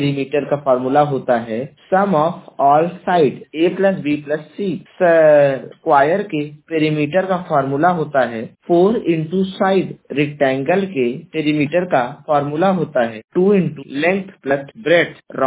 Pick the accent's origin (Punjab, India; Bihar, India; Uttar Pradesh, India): Uttar Pradesh, India; Jaunpur; मैं उत्तर प्रदेश के जौनपुर जिले का निवासी हूँ।